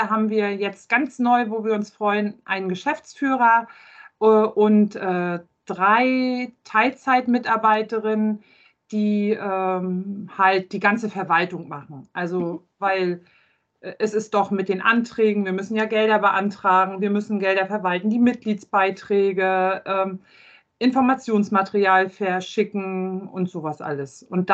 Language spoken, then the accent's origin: German; Schwerin, Mecklenburg-Vorpommern, Germany; Ich komme aus Schwerin